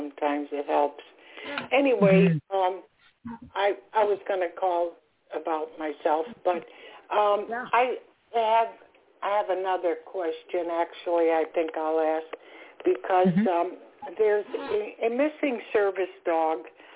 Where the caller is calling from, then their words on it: Florida, United States; I'm calling from Florida.